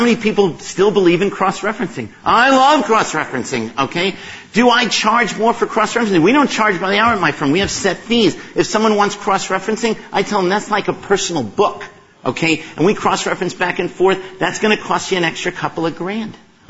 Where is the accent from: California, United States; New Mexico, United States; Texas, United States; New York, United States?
New York, United States; it doesn't matter that we only have an hour to do this because I'm from New York and I can talk faster than this.